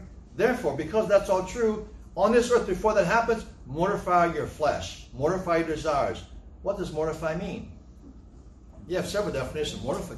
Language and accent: English; Hawaii, United States; You understand, because I'm Hawaiian. I take my time.